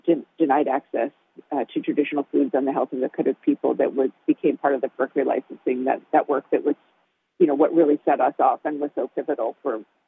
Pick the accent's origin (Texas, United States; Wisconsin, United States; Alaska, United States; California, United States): California, United States; Yeah, I grew up in California. I grew up in the Bay Area. I, grew up surrounded by sort of a mixed working and middle class background